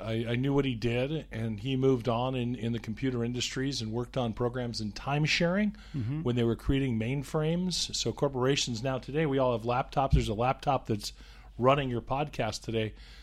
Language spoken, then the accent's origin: English; California, United States; Well, I would say everything started at 14996 Lecumbre Drive, which is the house I grew up in.